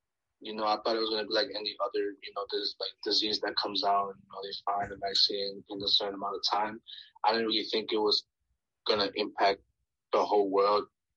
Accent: New York City, New York, United States; now in Indianapolis, United States; Well, my parents are from Mexico. I'm from New York City, United States, but I moved to Indianapolis.

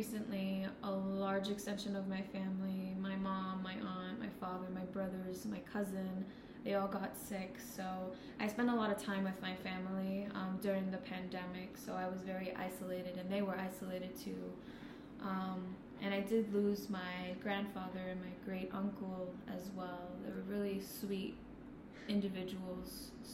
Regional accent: Bronx, New York, United States; first language English; I'm born and raised in the Bronx.

